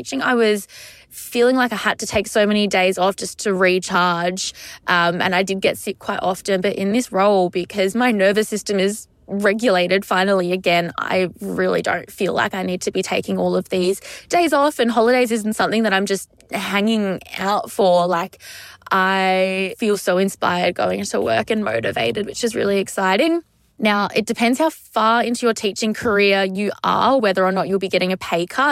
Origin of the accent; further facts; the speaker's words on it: Melbourne, Victoria, Australia; I'm 28 from Melbourne.